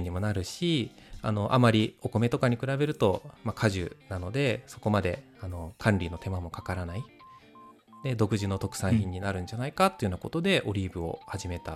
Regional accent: Sapporo, Hokkaido, Japan; 私北海道出身なものですから、はい、北海道といえば農業が盛んで、僕北海道でも、まあ札幌なんですけど、割と田舎の方で、

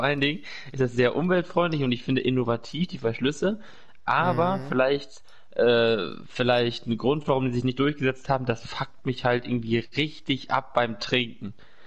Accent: Northern Germany, Germany; ich fühle mich jetzt halt so ein bisschen als Norddeutscher und ich glaube, ich bin es auch

